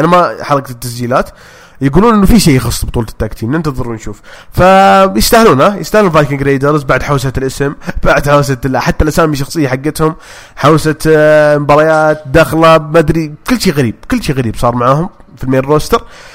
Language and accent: Arabic; Saudi Arabia; ترى عندنا في السعوديه مواهب يعرفون يصارعون